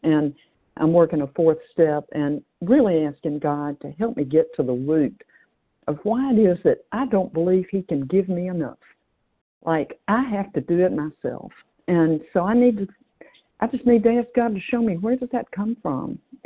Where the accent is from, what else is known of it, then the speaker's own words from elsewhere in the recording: Tennessee, United States; now in California, United States; I'm from Tennessee, but I'm in California, and the shares have just been incredible this morning.